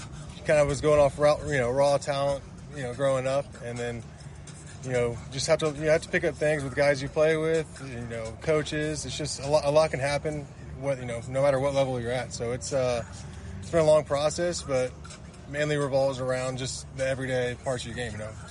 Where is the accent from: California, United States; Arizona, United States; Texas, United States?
Texas, United States; Dallas; I'd say 2019 I was in the Texas League, and I'm from Dallas, Texas, so a couple of teams were kind of in that area.